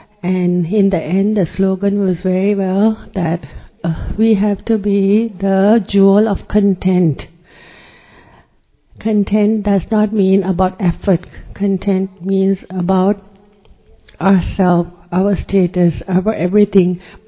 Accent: Thailand; from Thailand

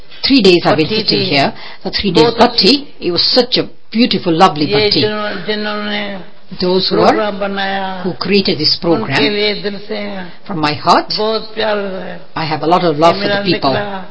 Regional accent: India; And then I said, I am from Bharat. I will never change my Bharat passport.

